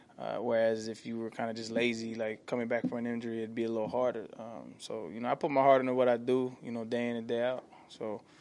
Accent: Albuquerque, New Mexico, United States; also born or lived in San Diego, United States; from my city where I'm from, Albuquerque, New Mexico, my hometown, San Diego, and here a lot.

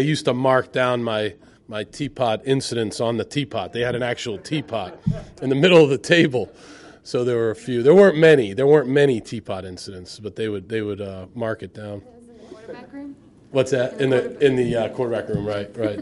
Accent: Ireland; I'm Irish. I'm Irish, so sometimes I get upset when things aren't run correctly.

